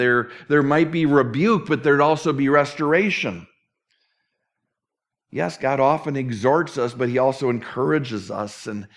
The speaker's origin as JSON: {"language": "English", "region": "Midwest", "country": "United States", "tie": "born or raised there", "said": "I grew up in the Midwest, and my mom told me"}